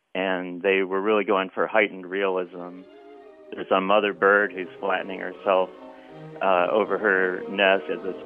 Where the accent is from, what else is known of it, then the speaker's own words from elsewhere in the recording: Siler City, North Carolina, United States; I'm from Siler City, North Carolina